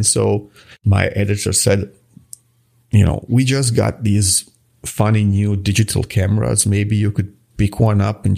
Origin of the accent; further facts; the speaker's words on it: Croatia; I come from Croatia, which went through an armed conflict, a war in the 90s, and I was just a kid at that time.